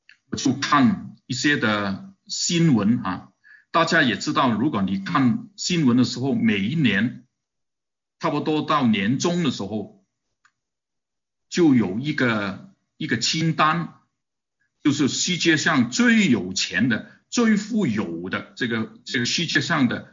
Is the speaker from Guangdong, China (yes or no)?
yes; Guangdong, China; 我们广东人呢 就香港人就很喜欢啊